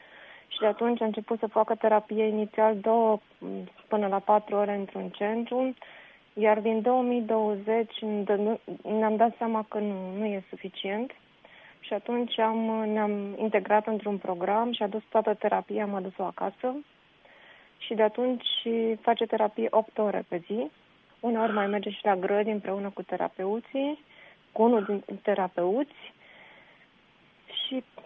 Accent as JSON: {"language": "Romanian", "town": "Iași", "region": "Iași County", "country": "Romania", "tie": "born or raised there", "lives_now": "Ilfov, Romania", "said": "la radio din orașul meu natal și sincer chiar mi-e dor rău de Iași."}